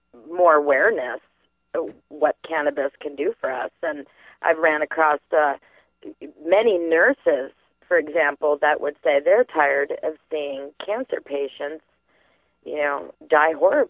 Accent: Colorado, United States; I come from Colorado

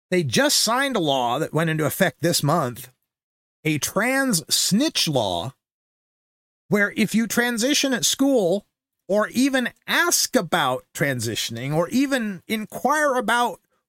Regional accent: Idaho, United States; And the thing about this is, you know, growing up in Idaho, they have a saying, Idaho is what America was.

